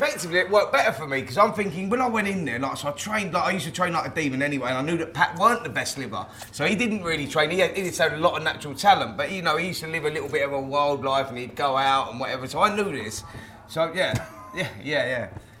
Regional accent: Barnet, London, United Kingdom; It was a local derby. I was from Barnet, he was from Harrow, so we always had that rivalry.

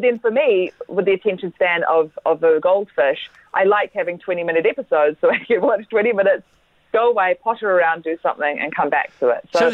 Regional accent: New Zealand; I shouldn't be here. I'm from New Zealand.

